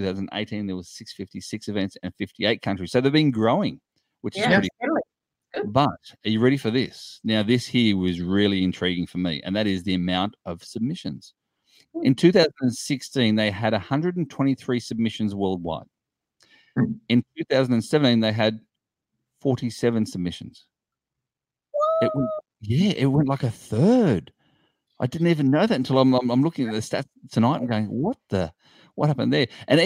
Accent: Australia; showing that I'm obviously Australian.

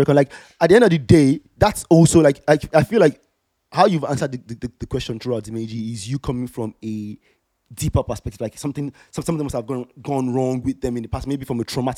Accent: Nigeria; I'm Nigerian.

